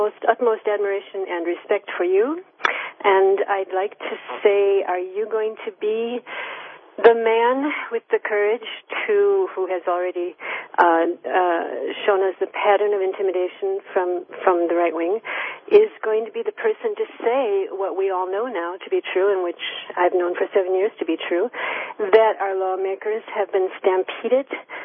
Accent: United States; now in France; Yes, I'm an American. I'm a voting American citizen.

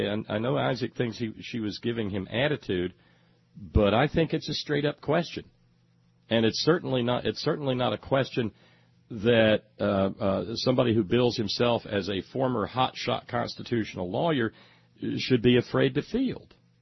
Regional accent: the South, United States; as a Southerner, as someone who was raised in a culture where we tend to talk like this

